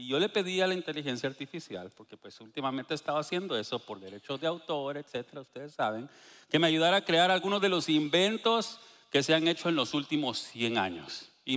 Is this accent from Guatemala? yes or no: yes; Guatemala; Nosotros somos de Guatemala, entonces las cosas tardaban un poquitón más en llegar y eran más caras.